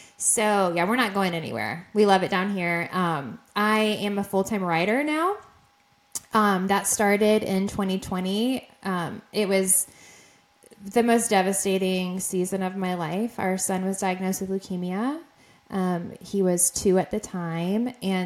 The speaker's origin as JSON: {"language": "English", "region": "Indiana", "country": "United States", "lives_now": "Georgia, United States", "said": "So I absolutely love Georgia, but I'm from Indiana originally. So I'm a Midwest girl, but I'm a Southerner now."}